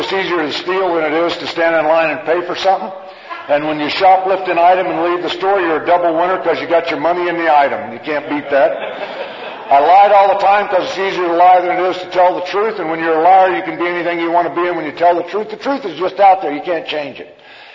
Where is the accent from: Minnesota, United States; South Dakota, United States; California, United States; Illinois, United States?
Illinois, United States; And I grew up in Illinois into a great family.